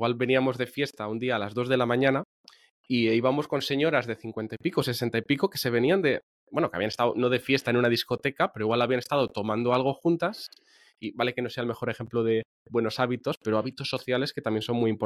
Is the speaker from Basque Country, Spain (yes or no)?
yes; Basque Country, Spain; es un pueblo de 4.000 habitantes o así, lo que pasa es que es el típico, vale, pueblo en el que la gente, pues, se conoce. Yo no hago mucha vida social en mi pueblo